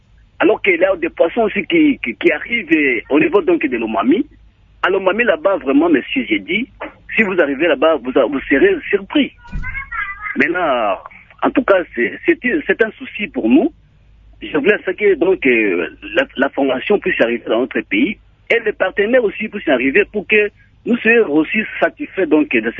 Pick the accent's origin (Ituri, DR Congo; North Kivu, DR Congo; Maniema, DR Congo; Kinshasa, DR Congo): Maniema, DR Congo; ici chez nous, au Maniema